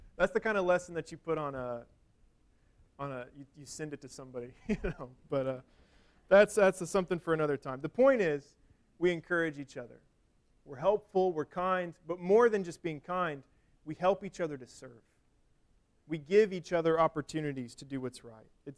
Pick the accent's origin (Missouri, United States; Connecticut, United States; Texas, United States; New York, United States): Missouri, United States; it would snow every winter where I grew up in Missouri.